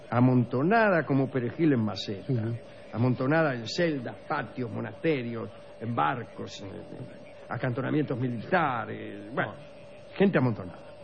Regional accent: northern China, China; accent: Northern Chinese; Repito, Hangzhou, lo digo con mi acento chino, que es del norte más que del sur.

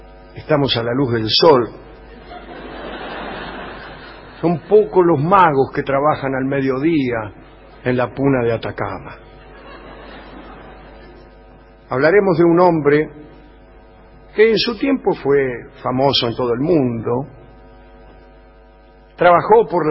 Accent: Argentina; Ya sabemos lo tolerantes que somos los argentinos a ese respecto.

